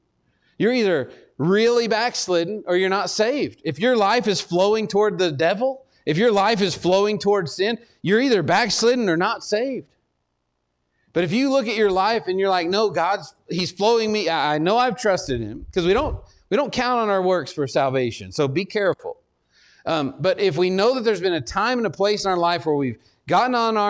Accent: Texas, United States; I'm from Texas, so we struggle with all that.

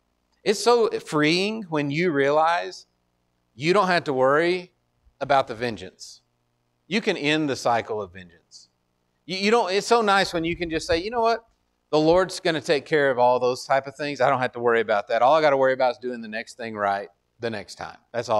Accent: Austin, Texas, United States; now in Wyoming, United States; We came from Austin, and so it feels like a small town.

